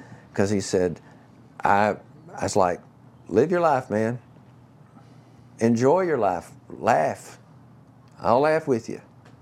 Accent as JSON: {"language": "English", "region": "the South", "country": "United States", "said": "Now, I'm from the South. We didn't call them lentils in the South. We called them peas."}